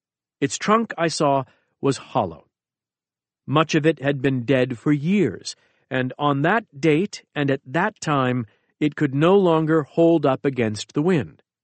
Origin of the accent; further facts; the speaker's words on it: Beit Hanan, Central District, Israel; I grew up in Israel on our family's farm in Beit Hanan, a village about 15 miles south of Tel Aviv.